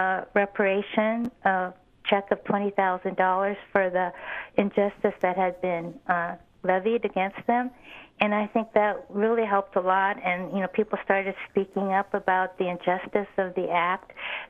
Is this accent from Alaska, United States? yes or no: yes; Juneau, Alaska, United States; born there; No, I was born in 1940 in Juneau, Alaska